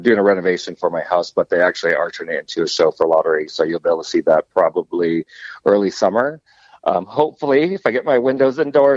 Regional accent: Minnesota, United States; now in Florida, United States; I grew up in Minnesota, so, you know, I cold weather is more comfortable to me. Why I moved to Florida, I have no idea.

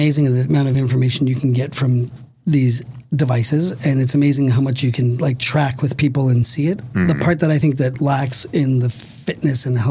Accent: Toronto, Ontario, Canada; now in Milwaukee, United States; I mean, I grew up in Canada, in Toronto, in a large city.

